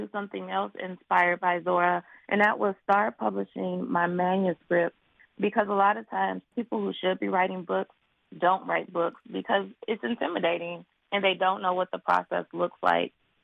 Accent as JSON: {"language": "English", "town": "Detroit", "region": "Michigan", "country": "United States", "said": "Yes, I'm originally from Detroit."}